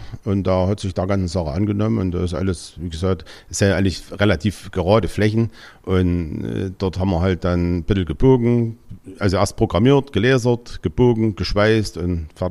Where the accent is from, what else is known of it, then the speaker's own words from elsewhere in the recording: Saxony, Germany; als Erzgebirgler